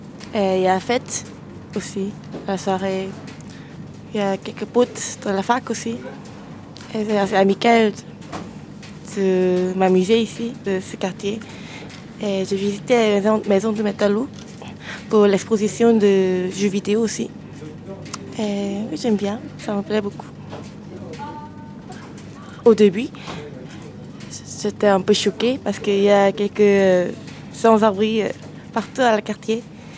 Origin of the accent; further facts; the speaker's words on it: South Korea; French is a second language; now in Paris, France; je viens de Corée du Sud et j'ai 20 ans. J'étudie cinéma à Paris 3.